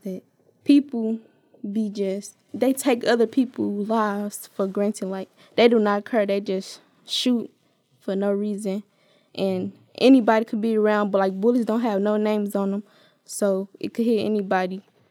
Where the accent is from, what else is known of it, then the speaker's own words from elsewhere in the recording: St. Louis, Missouri, United States; from Normandy High School, age 15, I'm from St. Louis.